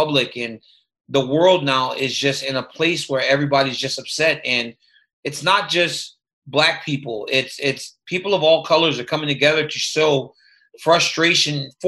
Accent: Louisiana, United States; You know, I grew up in Louisiana, right? So that was always a part of it. You know, there was racism in Louisiana.

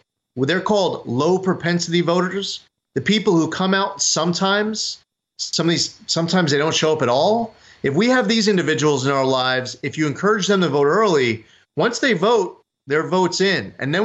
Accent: New York, United States; Like, for example, here in New York, if you show up and vote early in my home state, you're voting on the same exact machine that you'll vote on Election Day.

